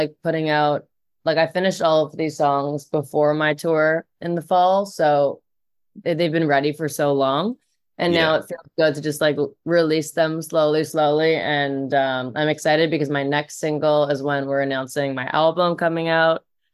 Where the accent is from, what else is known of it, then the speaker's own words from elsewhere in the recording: Toronto, Ontario, Canada; now in Los Angeles, United States; I'm from Toronto, but I live in LA now.